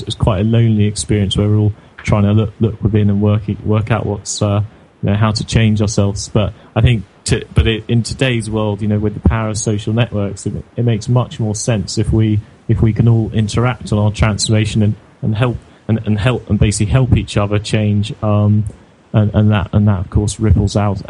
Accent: United Kingdom; I'm from the United Kingdom

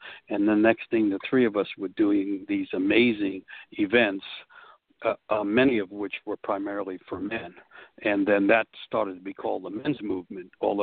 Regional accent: New York City, New York, United States; I grew up in New York City. I was about 13 and a half years old.

